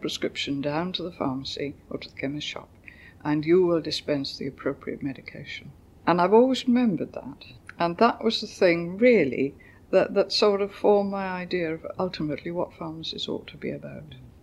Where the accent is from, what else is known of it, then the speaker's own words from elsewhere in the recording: Cardiff, Wales, United Kingdom; I was born on September the 3rd, 1924, in Cardiff. Primary education, I went to Marlborough Road School, and then I went to Cardiff High School for girls